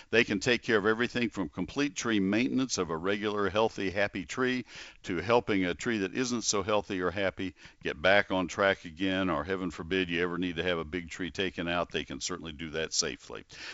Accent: Texas, United States; I guess just because I grew up in Texas and I remember seeing so many magnolia trees that had English ivy beneath them, that would work.

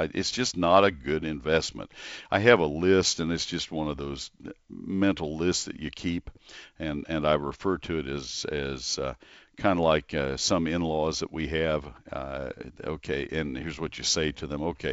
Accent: McKinney, Texas, United States; you'll see a photo that I took in my hometown of McKinney.

